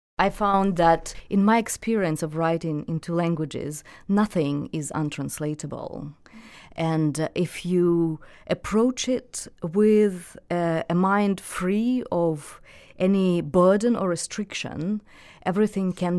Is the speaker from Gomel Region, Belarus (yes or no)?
no; Minsk, Belarus; first language Russian; English is a second language; now in United States; because I teach in the United States, so I use English daily. With my family, in Minsk, I use Russian.